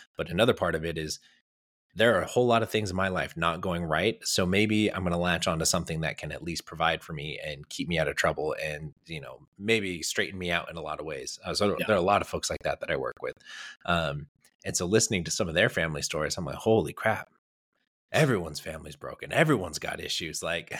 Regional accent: Redlands, California, United States; I'm from Redlands in Southern California.

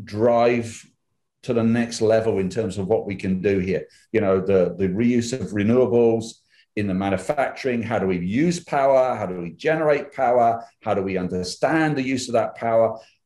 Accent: United Kingdom; now in United States; you can tell by my accent. I come from this little island outside of Europe there, or, you know, called the UK. But I'm living here over here in the US now

